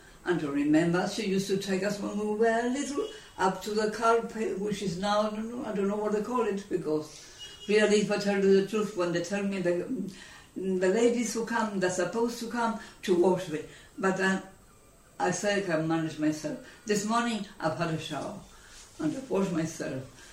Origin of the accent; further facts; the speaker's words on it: Gibraltar; I was born here in Gibraltar.